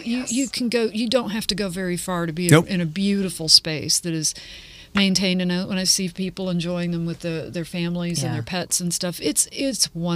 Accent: Texas, United States; also born or lived in Philadelphia / Washington, D.C.; Well, I'm from Texas, which it's a good cost of living down there. But, you know, having lived in Philadelphia and Washington, D.C. and some other places

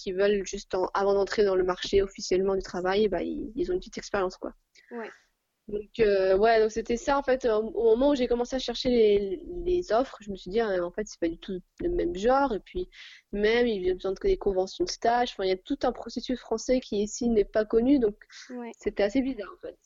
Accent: France; moved away as an adult; now in Argentina; je suis française, j'ai vécu toute ma vie en France, j'ai étudié à Dauphine.

